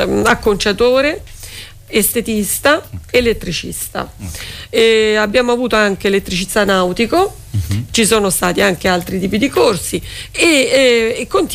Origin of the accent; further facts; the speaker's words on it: Fiumicino, Lazio, Italy; quando io dico magari in altre regioni d'Italia che vengo da Fiumicino